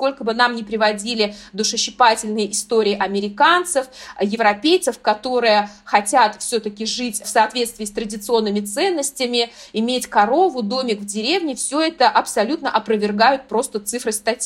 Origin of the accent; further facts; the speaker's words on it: Uzbekistan; я сама родом из Узбекистана